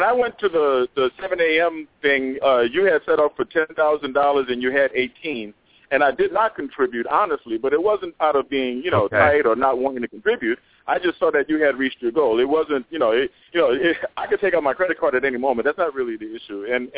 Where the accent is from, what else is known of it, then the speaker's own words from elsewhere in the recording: New Orleans, Louisiana, United States; We talked about, I'm from New Orleans, remember?